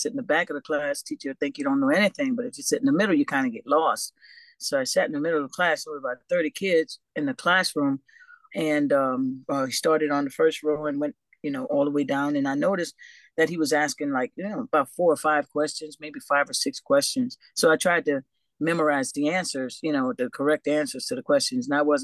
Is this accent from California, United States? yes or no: no; New Orleans, Louisiana, United States; Oh, I grew up in the Treme.